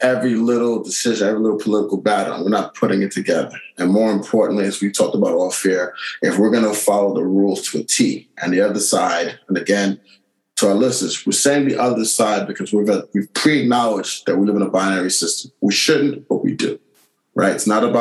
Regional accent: United States; my desire to be independent is rooted deeply in my view of myself as an American

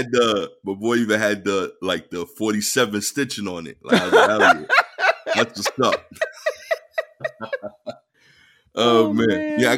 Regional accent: Brooklyn, New York, United States; accent: Brooklyn; Like, I'm super Brooklyn, obviously, but my favorite accent East Coast is actually Philly's.

